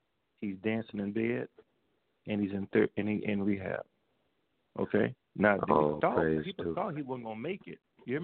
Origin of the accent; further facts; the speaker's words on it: Jonesboro, Louisiana, United States; But I'm from Jonesboro.